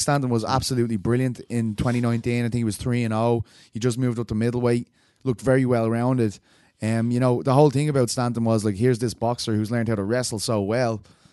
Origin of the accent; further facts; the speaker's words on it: Blanchardstown, Leinster, Ireland; I'm from Blanchardstown. Like, I mean, it was a common.